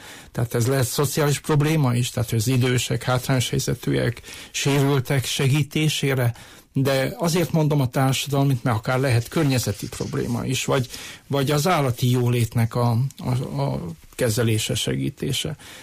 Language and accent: Hungarian; Székely Land, Romania; ami szomorú számomra székelyföldiként, hogy azért nagyon le vagyunk maradva a Hargita Maros Kovászna a számok tükrébe